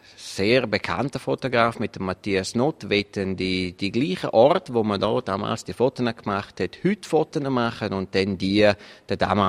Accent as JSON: {"language": "German", "town": "Rhäzüns", "region": "Graubünden", "country": "Switzerland", "tie": "born or raised there", "said": "die verschiedenen Postkarten, die es gibt, gerade von meiner Heimatgemeinde, von Rezünd"}